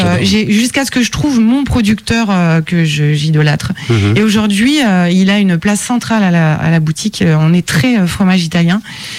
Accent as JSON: {"language": "French", "region": "Grand Est", "country": "France", "said": "je suis vosgienne. Enfin, je suis lorraine, pardon."}